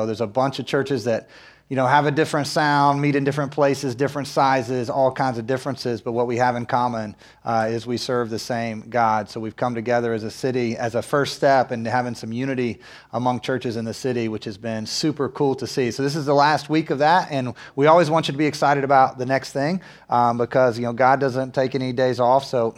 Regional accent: Winston-Salem, North Carolina, United States; So fast forward 2003, I grew up in Winston-Salem. That's my home, 2 hours from here.

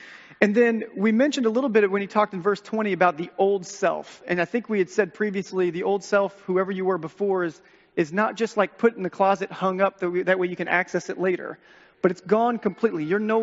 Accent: Texas, United States; born there; I mean, I was born in Texas.

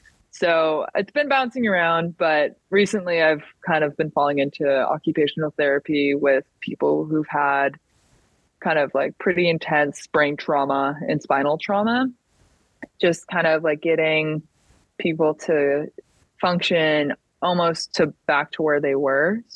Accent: California, United States; I grew up in Sonoma County, which is just one of the most beautiful counties.

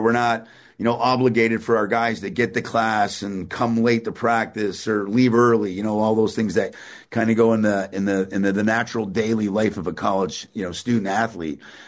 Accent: Georgia, United States; Because, hey, it's in Georgia and I'm from Georgia. Or I'm from the South.

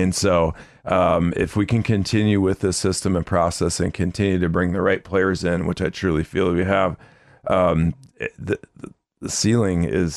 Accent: Iowa, United States; And I grew up in Iowa as well.

